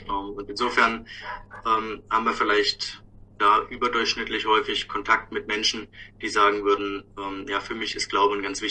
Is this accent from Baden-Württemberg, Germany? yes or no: no; Thuringia, Germany; now in Elbingerode, Germany; Ich komme ursprünglich aus dem Thüringer Wald, habe dann Medizin in Jena studiert, bin dort zum Glauben gekommen und dann von dort aus mit meiner damals Freundin, jetzt Frau Josephine, nach Elbingerode gezogen